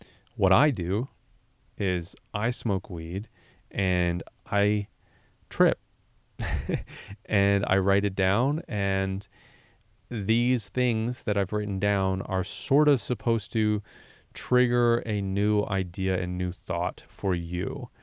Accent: Canada; I'm Canadian. My partner's Canadian. We crossed the border 2 days ago and we are driving.

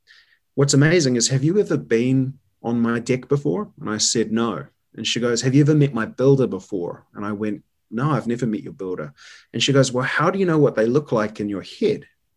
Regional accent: New Zealand; accent: Kiwi; doing some work on her deck, D-E-C-K, my Kiwi accent.

